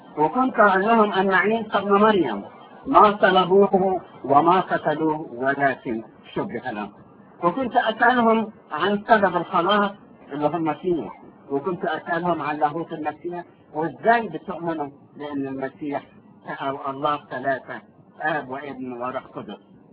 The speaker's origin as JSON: {"language": "Arabic", "town": "Sohag", "region": "Sohag Governorate", "country": "Egypt", "said": "من سوهاج، من مواليد سوهاج سنة 1940"}